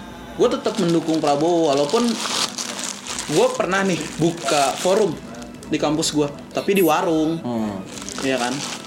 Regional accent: Tasikmalaya, West Java, Indonesia; born or raised there; now in Jakarta, Indonesia

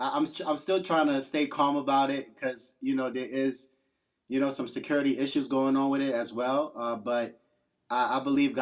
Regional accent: Brooklyn, New York, United States; I'm from Brooklyn, New York, an area called East Flatbush, Brooklyn

